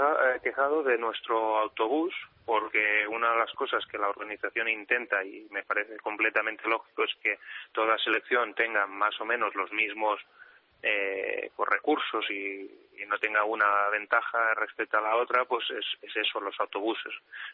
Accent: Barcelona, Catalonia, Spain; en Barcelona, pues de donde soy

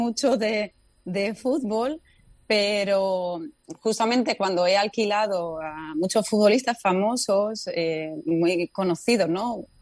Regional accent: Spain; now in Qatar; yo creo que fui la primera española que vine aquí.

